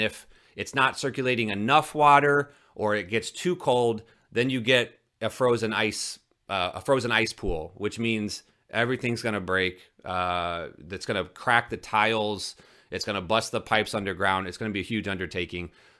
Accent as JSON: {"language": "English", "region": "Midwest", "country": "United States", "tie": "born or raised there", "said": "I'm used to driving in the snow growing up in the Midwest."}